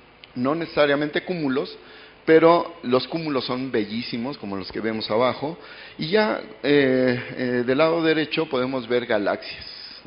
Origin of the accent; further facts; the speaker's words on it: Bernal, Querétaro, Mexico; Les presumo el lugar de donde vengo. Le decimos Bernal, la piedra de Bernal, pero en realidad no es una piedra, es un domo volcánico.